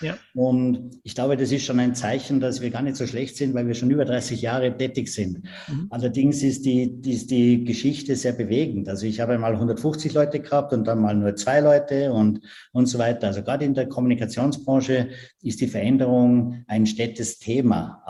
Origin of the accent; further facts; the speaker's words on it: Tyrol, Austria; Ich bin ja Tiroler.